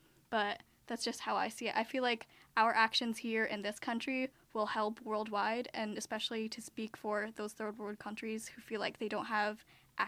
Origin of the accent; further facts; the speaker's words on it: United States; born there; My parents are both immigrants from Bangladesh, but I was born in America.